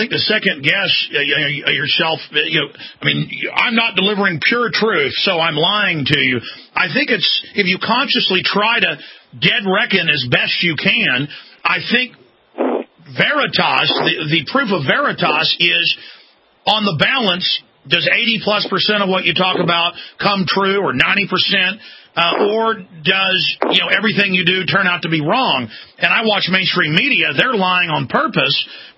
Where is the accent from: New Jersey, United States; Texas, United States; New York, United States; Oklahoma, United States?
Texas, United States; Dallas; now in Austin, United States; Up where I came from in Dallas, it was people going to the hospital every weekend. I love living in Austin.